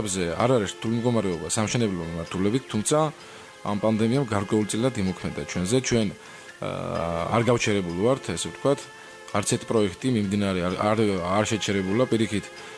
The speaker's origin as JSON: {"language": "Georgian", "town": "Kharagauli", "region": "Imereti", "country": "Georgia", "tie": "born or raised there", "lives_now": "Tbilisi, Georgia", "said": "მე ხარაგაულში დავიწყე. ჩემი რაიონია, სადაც ბავშვობა გავატარე იქ და ესე ვთქვათ, სპორტშიც იქ მიწევდა აქტიურად ჩართულობა. ხარაგაულის შემდეგ წამოვედი და ჩამოვედი თბილისში"}